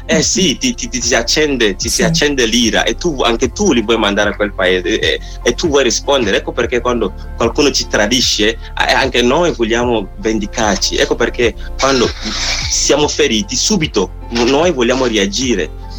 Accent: Ghana; Italian is a second language; perché io sono del Ghana, quando ero piccolino

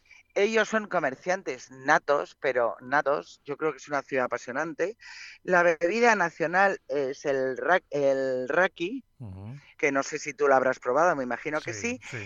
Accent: Madrid, Community of Madrid, Spain; Yo soy más paletada, soy más de Madrid, ya. De menos gente, que somos 6 millones.

